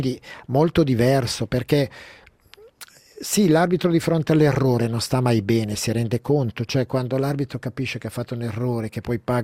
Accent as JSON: {"language": "Italian", "region": "Ticino", "country": "Switzerland", "said": "magari anche come ticinese"}